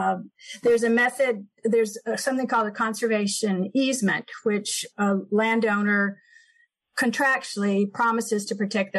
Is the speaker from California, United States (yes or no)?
no; Kentucky, United States; also born or lived in New York City; now in Long Island, United States; I grew up in Kentucky in a small town, and we just took nature for granted. And when we moved to Long Island, first we were in New York City, and then we came to Long Island.